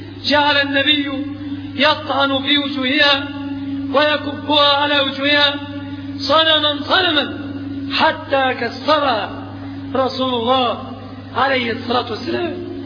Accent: Egypt; في بلادنا مصر

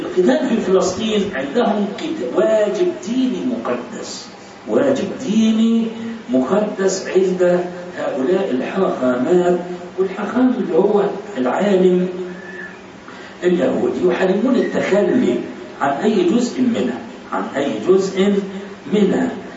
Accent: Alexandria, Alexandria Governorate, Egypt; مازال في القاهرة وحي العطارين عندنا في الإسكندرية

